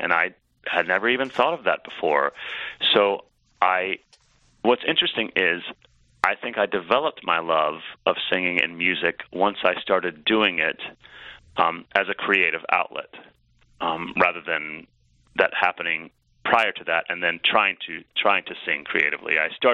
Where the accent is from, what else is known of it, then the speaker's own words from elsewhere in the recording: Charlotte, North Carolina, United States; it was the three of us and my younger brother, Zach, growing up in Charlotte for many years.